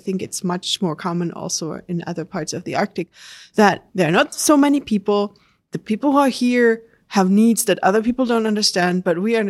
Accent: Germany; English is a second language; also born or lived in France; I'm German. I grew up in Germany.

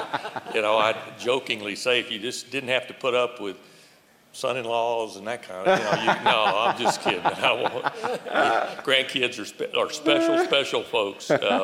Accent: Houston, Texas, United States; Renee and I grew up in Houston.

